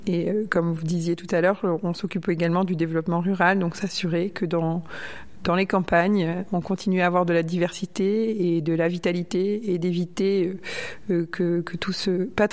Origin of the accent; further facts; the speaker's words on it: Objat, Nouvelle-Aquitaine, France; born there; moved away; Moi, je suis née à Objat. Je suis partie quand j'étais assez jeune. J'ai suivi mes parents, évidemment.